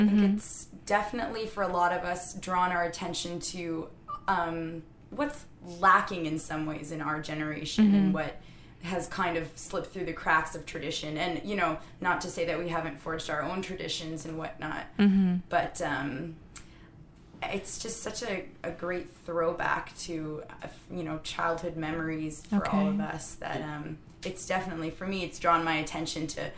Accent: Ottawa, Ontario, Canada; I'm from Ottawa.

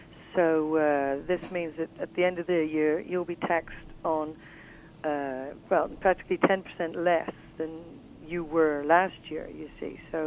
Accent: England, United Kingdom; moved away as an adult; now in Canada; the Richmond area, Overton more precisely. I've been living there for 20 years now. Some of you may already know that I came here from England 20 years ago with my husband

